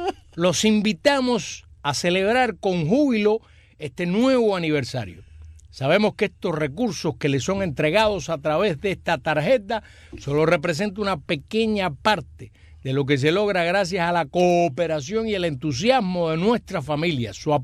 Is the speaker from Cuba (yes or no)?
yes; Cuba; tú sabes cómo somos los cubanos, que somos determinantes